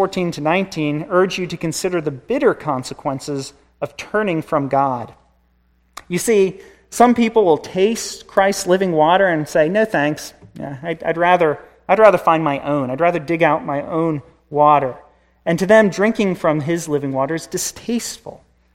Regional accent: Lancaster, Pennsylvania, United States; I'm from Lancaster

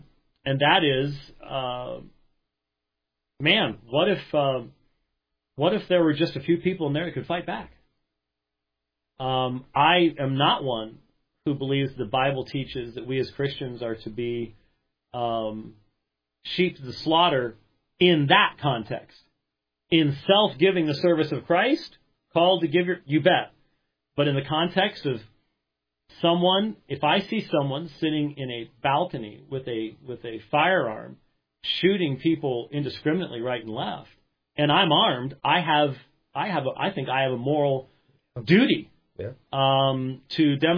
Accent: Scotland, United Kingdom; So that's my apologetic for being Scottish, I guess you might say.

